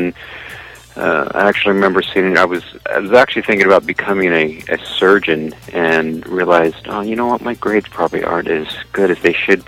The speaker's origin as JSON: {"language": "English", "town": "Las Vegas", "region": "Nevada", "country": "United States", "tie": "born or raised there", "moved": "as an adult", "said": "So then I, as a musician, got into bands and I grew up in Vegas"}